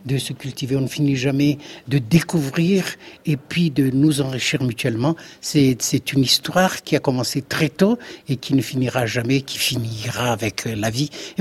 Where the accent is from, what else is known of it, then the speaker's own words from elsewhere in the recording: Madagascar; Et c'est ça l'ambiguïté ici chez nous à Madagascar.